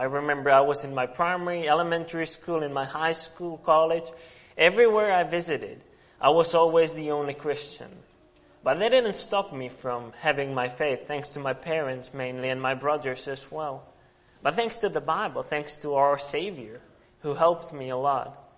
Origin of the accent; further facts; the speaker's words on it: Czechia; English is a second language; I come from a country called Czech Republic, which is in the middle of Europe, and that's where I grew up.